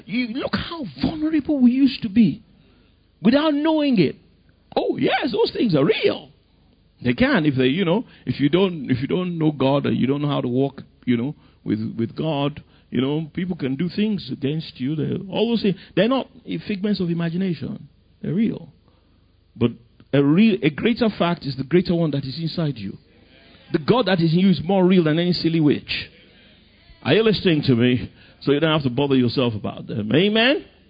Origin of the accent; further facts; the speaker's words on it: Ikoyi, Lagos, Nigeria; You know, when I was a kid, you know, I grew up in Ikoyi and all these silly things.